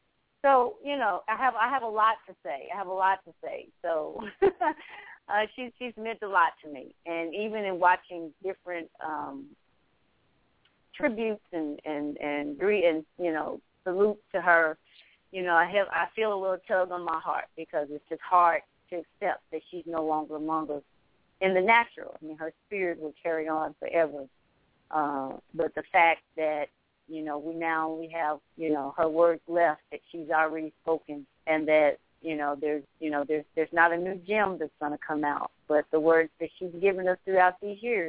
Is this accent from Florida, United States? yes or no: no; Kansas City, Kansas, United States; my childhood growing up in Kansas City, Kansas, and Wyandotte County specifically, that I was always surrounded by women that were powerful.